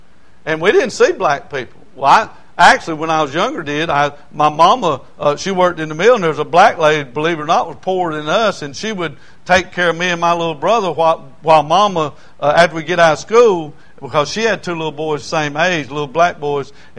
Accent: the South, United States; And but I grew up in the South. I don't mind hot weather.

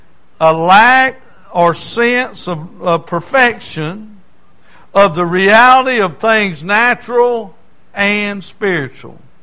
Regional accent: Lancaster, United States; I grew up in Lancaster, and people from up north

